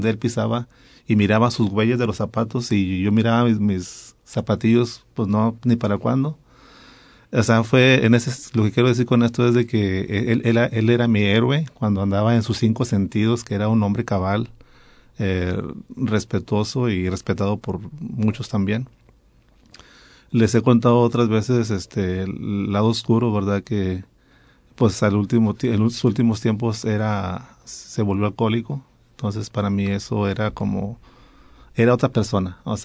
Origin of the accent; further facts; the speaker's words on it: Reynosa, Tamaulipas, Mexico; Nosotros somos de Reynosa, vivimos en una colonia como a 20 minutos en camión del centro de Reynosa.